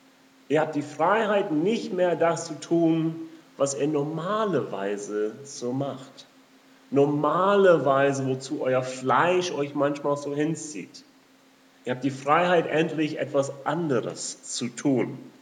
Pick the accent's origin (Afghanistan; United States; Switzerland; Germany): United States